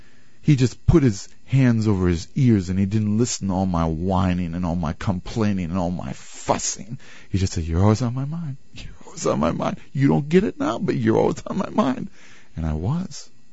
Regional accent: Wisconsin, United States; now in Rochester, United States; She's from New Jersey. I'm from Wisconsin. We're in Rochester, New York.

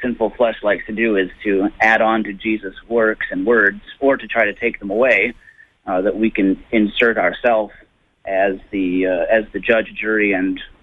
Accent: Portland, Oregon, United States; Or where I grew up in Oregon, Mount Hood was the source of water for the Columbia River Basin, where I lived in Portland.

